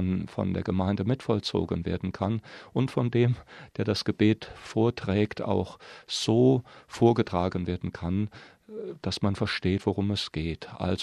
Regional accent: Trier, Rhineland-Palatinate, Germany; Ich komme aus Trier, das Deutsche Liturgische Institut sitzt dort.

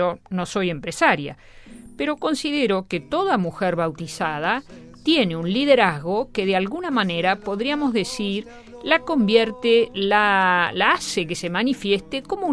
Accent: Argentina; desde el punto de vista de la mujer argentina, como argentina

